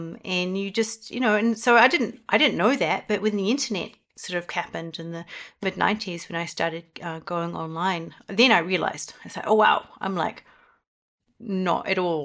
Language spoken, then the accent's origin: English; New Zealand; now in Europe; I've been working as a composer in Europe. So I'm originally from New Zealand.